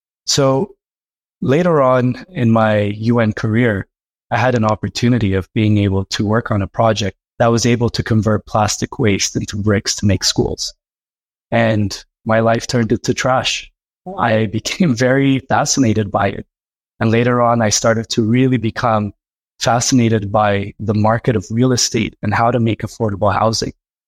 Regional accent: Addis Ababa, Ethiopia; So I grew up in a city. I grew up in Addis Ababa, Ethiopia. And I remember growing up, it being a fairly small city where everyone knew everyone.

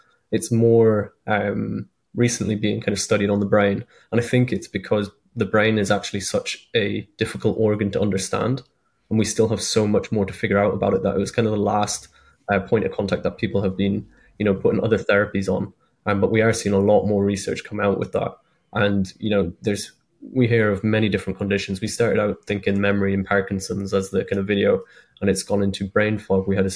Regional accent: Ireland; I'm actually Irish, and the other co-founder of the company is German.

